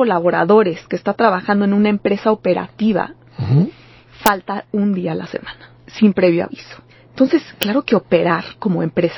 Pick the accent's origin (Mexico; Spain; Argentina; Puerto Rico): Mexico; cuánta chamba podemos sacar como mexicanos, comparado con personas de otras nacionalidades